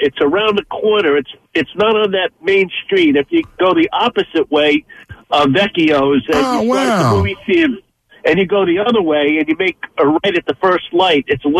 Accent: New Jersey, United States; I grew up in North Jersey. I married a woman from Long Island.

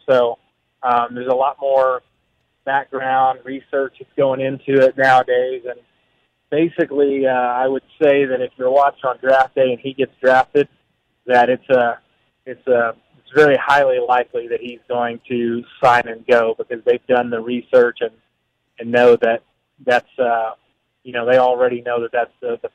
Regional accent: Stillwater, United States; growing up in Stillwater, going to college there

